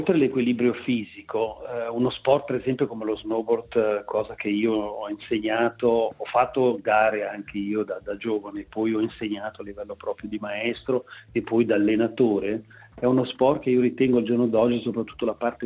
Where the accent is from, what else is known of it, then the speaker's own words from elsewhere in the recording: Gambarogno, Ticino, Switzerland; io, essendo nato e cresciuto nel Gambarogno, il Gambarogno, per chi lo conosce, è una montagna e regione molto ripida